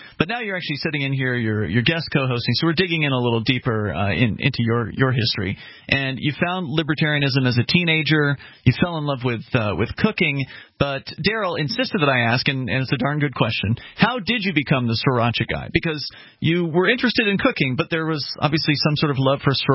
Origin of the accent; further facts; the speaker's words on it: Florida, United States; now in New Hampshire, United States; I came from Florida. Uprooting our lives, coming to New Hampshire, and getting active to achieve liberty in our lifetime.